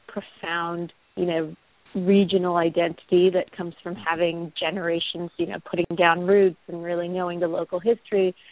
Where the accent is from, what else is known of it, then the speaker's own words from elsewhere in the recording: Louisville, Kentucky, United States; also born or lived in Chicago; But I was actually raised in Louisville. You did that well, Louisville, Kentucky.